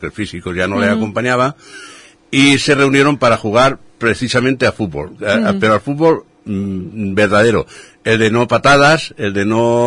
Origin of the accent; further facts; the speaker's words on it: Castellar, Andalusia, Spain; en mi pueblo, no, me parieron allí, no puedo decir más. Entonces, bueno, Castellar Ibero es un pueblecito pequeño, tiene 3.000, casi 4.000 habitantes